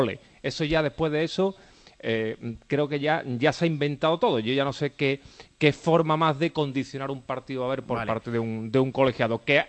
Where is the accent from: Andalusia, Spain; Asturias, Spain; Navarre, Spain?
Andalusia, Spain; Seville; no diga más que somos de Sevilla, que ya lo sabemos. Claro que somos de Sevilla.